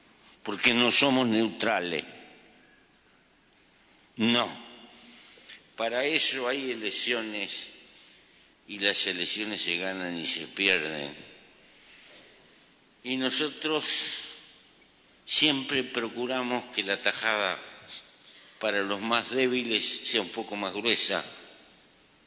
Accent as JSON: {"language": "Spanish", "country": "Uruguay", "said": "Si algún mérito tiene nuestro gobierno, el mérito y el esfuerzo es de nuestro pueblo, de la gente que lo constituye, de quienes con contradicciones componen el sistema de gobernanza, el sistema político del Uruguay."}